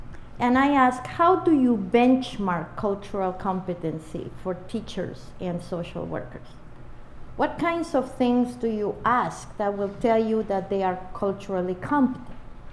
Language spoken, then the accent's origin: English; Peru; English is a second language; also born or lived in Brazil / France / Morocco; now in Beloit, United States; I was raised in Peru, born in Brazil, raised in Peru, went to France, went to Morocco. And then when I got married, I came to the United States to Beloit, Wisconsin.